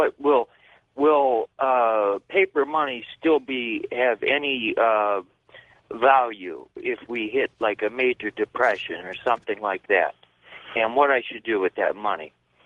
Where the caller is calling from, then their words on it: Canfield, Ohio, United States; I'm calling from … from Canfield, Ohio.